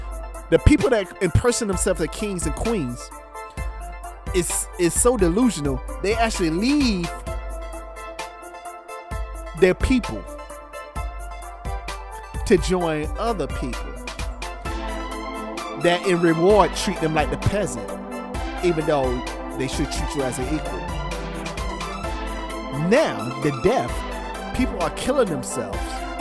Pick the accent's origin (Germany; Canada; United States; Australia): United States; the South; Now, I'm from the South, so I done had a pig foot in my mouth and a hog mog and chitlins.